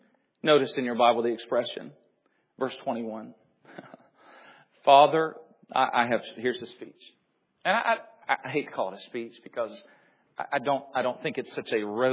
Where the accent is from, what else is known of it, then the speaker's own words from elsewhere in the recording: the South, United States; I grew up in the South, very emotional church, and we added emotion to our theology.